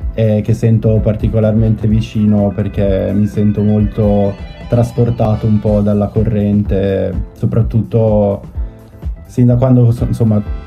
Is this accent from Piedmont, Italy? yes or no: yes; Alessandria, Piedmont, Italy; now in Milan, Italy; Io sono piemontese di Alessandria, anche se quando lo dico le persone non ci credono, perché sono molto scuro e non ho molto del Piemonte. Mamma è calabrese, infatti.